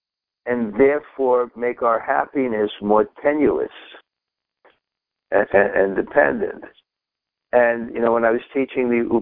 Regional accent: India; The heat doesn't bother me because I grew up in India.

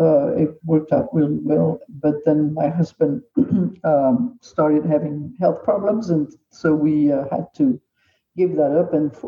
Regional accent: Belgium; moved away as an adult; also born or lived in France; now in United States; Well, I am a Belgian citizen, mm-hmm. and I grew up in Belgium and then lived in France for a while. I've moved to the United States 5 years ago to marry my high school sweetheart, who's an American.

